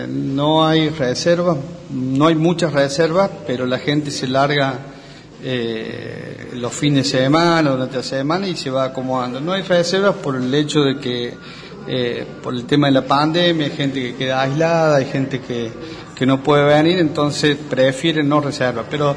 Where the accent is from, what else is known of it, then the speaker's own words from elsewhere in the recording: Berrotarán, Córdoba, Argentina; nosotros somos de la zona, mi señora es de Embalse, yo soy de Berrotarán. Yo soy arquitecto